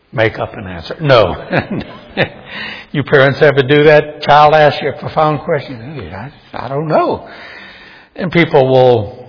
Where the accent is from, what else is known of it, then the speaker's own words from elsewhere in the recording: New Orleans, Louisiana, United States; I grew up in New Orleans.